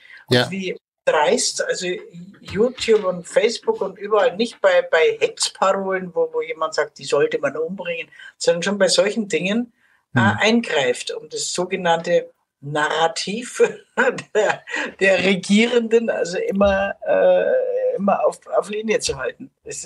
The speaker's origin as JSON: {"language": "German", "region": "Bavaria", "country": "Germany", "said": "obwohl ich meine Heimat Bayern immer seit 40 Jahren sehr kritisch aufs Korn genommen habe"}